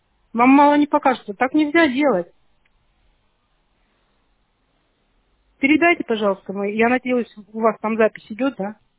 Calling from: Siberia, Russia; вот я вот из Сибири звоню, представляете?

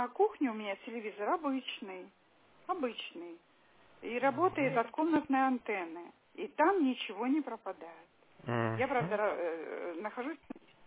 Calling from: Pargolovo, Saint Petersburg, Russia; я вам звоню из Парголова, улица Тихоокеанская, 17, квартира 119.

